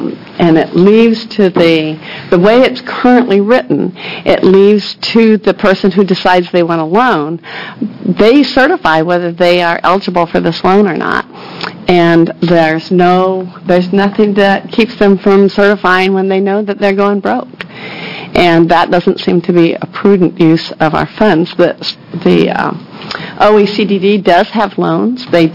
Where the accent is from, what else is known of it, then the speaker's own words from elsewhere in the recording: Oregon, United States; So I'm from Washington County, where there are a whole lot of people who are probably going to be trying to start businesses in the next few years